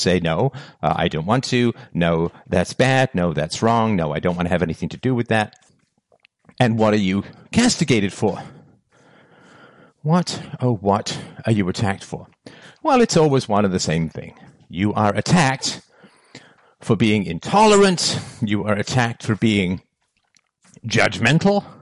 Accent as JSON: {"language": "English", "region": "England", "country": "United Kingdom", "tie": "born or raised there", "said": "When I was a kid growing up in England"}